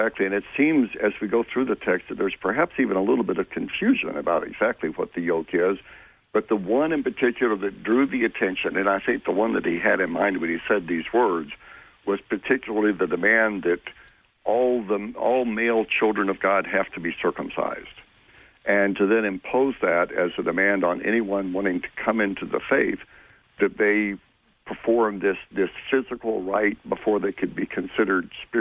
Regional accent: Memphis, Tennessee, United States; I grew up in the South and in Memphis

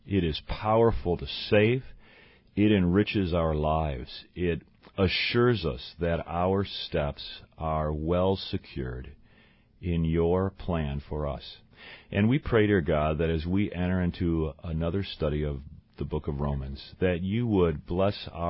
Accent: Chicago, Illinois, United States; now in St. Louis, United States; My wife as well. We're from Chicago originally. And so it took only one season for the Cardinals to win the World Series when we got here.

